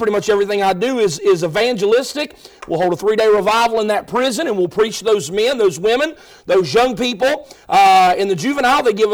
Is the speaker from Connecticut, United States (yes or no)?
no; West Virginia, United States; But over the last 10 years, that 13 years, I've been working in my home state of West Virginia.